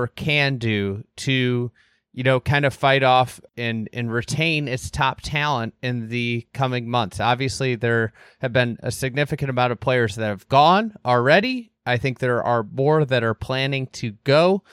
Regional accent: Midwest, United States; one of the things I realized as a Midwesterner is like, you know, being conscious of sweating.

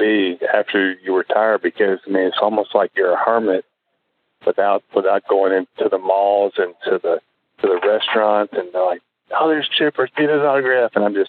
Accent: the South, United States; And me growing up in the South, and all my friends are Braves fans

